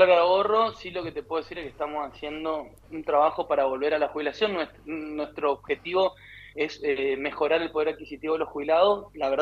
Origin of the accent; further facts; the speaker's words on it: Argentina; fuimos todos los argentinos, o somos todos los argentinos que nos tenemos que hacer cargo de eso.